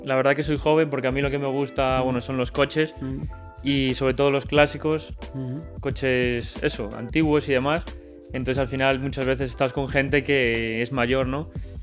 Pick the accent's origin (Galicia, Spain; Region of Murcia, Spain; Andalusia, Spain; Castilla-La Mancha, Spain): Galicia, Spain; Vigo; now in Segovia, Spain; soy de Vigo, aunque ahora, como te dije, vivo en Segovia. Y sí que al final el norte, allí hay gente con coches por todos los lados